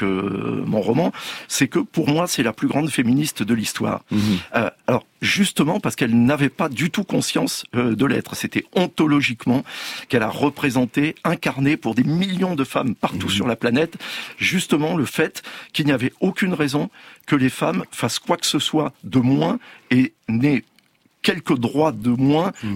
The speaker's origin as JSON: {"language": "French", "town": "Saint-Tropez", "region": "Provence-Alpes-Côte d'Azur", "country": "France", "tie": "born or raised there", "said": "Saint-Tropez, c'est la petite ville la plus célèbre au monde. Mais surtout, moi, c'est chez moi. C'est là où j'ai grandi"}